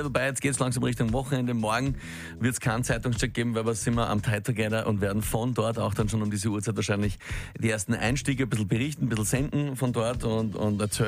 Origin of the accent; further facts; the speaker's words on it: Austria; aber bei uns in Österreich sind es ein paar Millionäre weniger